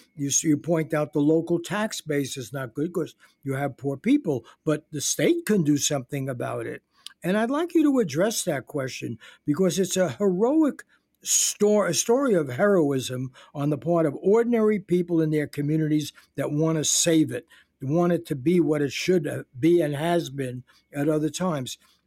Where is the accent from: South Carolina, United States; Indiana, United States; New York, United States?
New York, United States; Bronx; I grew up myself in the Bronx during the Depression and lived there for 23 years.